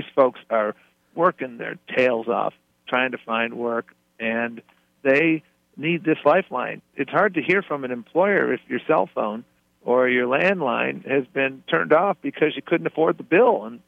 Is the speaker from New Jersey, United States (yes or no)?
no; Buffalo, New York, United States; I grew up in Buffalo, New York, and it is the city of good neighbors where we help each other.